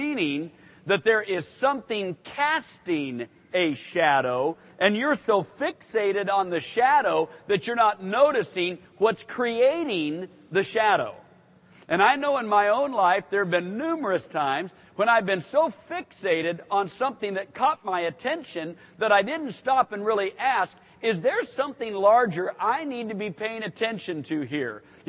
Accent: Portland, Oregon, United States; even though I was raised in Portland, Oregon, at the time, about 1,200,000 people. So at that time, kind of a sizable metro area.

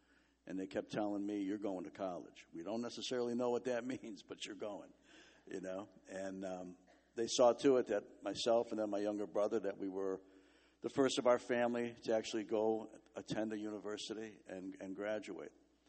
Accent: Chicago, Illinois, United States; I grew up in Chicago, and my parents got married, and they didn't have a whole lot

